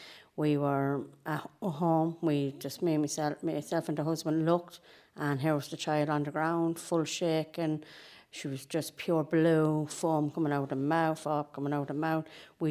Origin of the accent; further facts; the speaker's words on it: Edenderry, Leinster, Ireland; Edenderry.